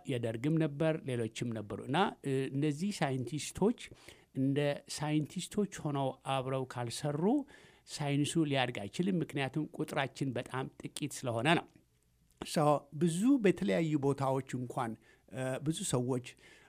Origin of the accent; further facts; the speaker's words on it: Tigray, Ethiopia; እኔ የትግራይ ተወላጅ ነኝ፣